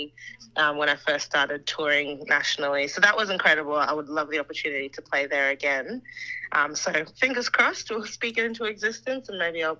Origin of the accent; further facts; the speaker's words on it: Canberra, Australian Capital Territory, Australia; and Canberra being my hometown, you know, I've always felt the love and I've always felt really supported every time I come back